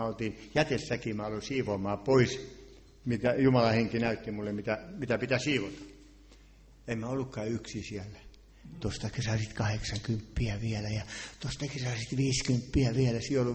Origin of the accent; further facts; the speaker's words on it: Ostrobothnia, Finland; Ja minä pohjalaisena en minä ollut tottunut polvistelemaan.